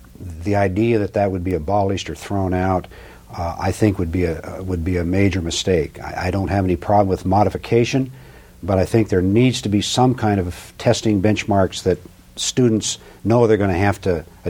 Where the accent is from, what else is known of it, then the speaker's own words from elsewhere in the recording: Anchorage, Alaska, United States; Born and raised in Anchorage. My background, I attended Anchorage schools from kindergarten on through high school, graduating in 1957. Went up to Fairbanks, University of Alaska.